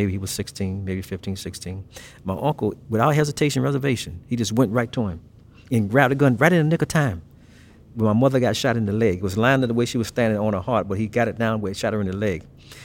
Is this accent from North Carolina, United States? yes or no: yes; North Carolina, United States; also born or lived in New York; I was born in New York. My father was killed violently. And so my mother got us out. I was maybe four. And we moved to North Carolina, which is that's where I actually grew up as a child.